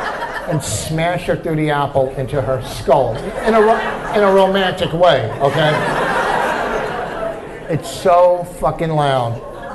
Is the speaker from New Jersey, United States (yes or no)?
yes; New Jersey, United States; You know, I'm a Jew from New Jersey, you know. I've eaten corn.